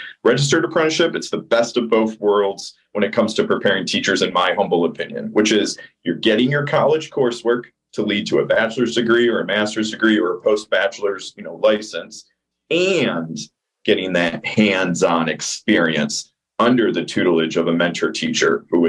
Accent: Michigan, United States; So I'm from Michigan originally. Don't hold it against me.

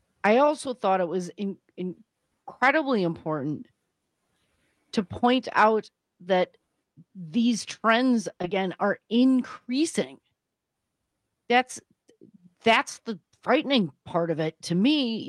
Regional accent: Wisconsin, United States; growing up in Wisconsin as a Wisconsin native, while my family weren't gun owners, most of the people I know are and were very engaged in outdoor sporting activities, hunting, using firearms.

